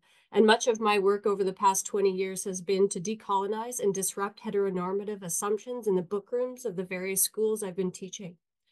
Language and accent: English; Manitoba, Canada; moved away; also born or lived in British Columbia; and I grew up on the Opaskwayak Cree Nation in northern Manitoba.